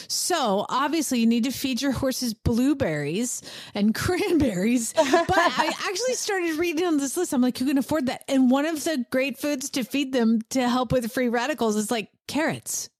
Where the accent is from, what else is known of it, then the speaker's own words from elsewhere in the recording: Georgia, United States; Well, I'm from Georgia. We didn't have them anywhere.